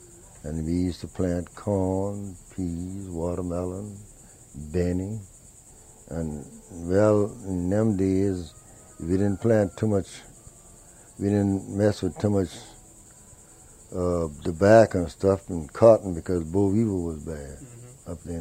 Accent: Ridgeville, Georgia, United States; born there; I was born in Ridgeville, Georgia.

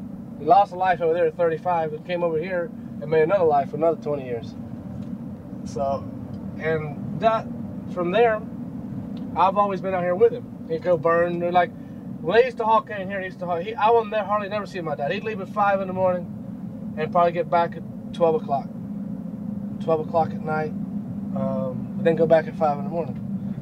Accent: Connecticut, United States; born there; I wasn't over there. I was born in Connecticut.

